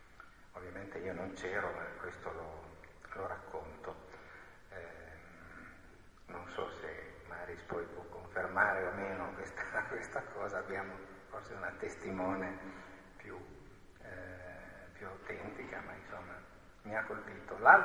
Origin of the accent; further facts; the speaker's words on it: Turin, Piedmont, Italy; io sono torinese, come Cardinale Martini, come forse chi mi ha preceduto, o quantomeno piemontese